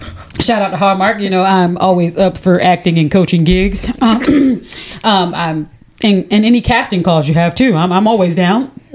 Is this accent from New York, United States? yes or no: no; North Carolina, United States; also born or lived in Jacksonville; I moved away from my hometown of North Carolina. I lived in Jacksonville, Florida.